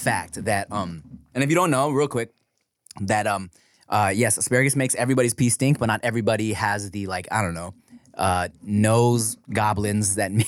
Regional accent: West Coast, United States; yeah, so we're from the West Coast, so we throw up West Side

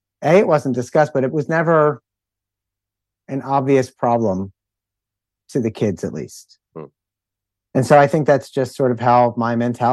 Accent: Philadelphia, Pennsylvania, United States; We grew up in Philadelphia as well

